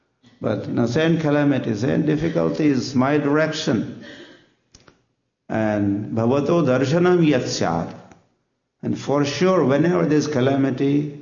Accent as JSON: {"language": "English", "region": "Maharashtra", "country": "India", "said": "They're saying in Marathi, I will say I'm from Maharashtra, so it's something similar."}